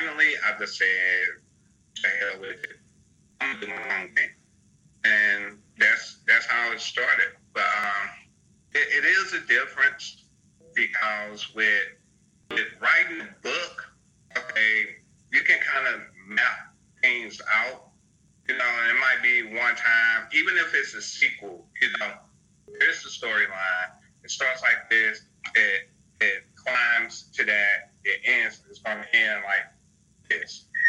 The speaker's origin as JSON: {"language": "English", "town": "St. Louis", "region": "Missouri", "country": "United States", "said": "I'm from St. Louis, Missouri."}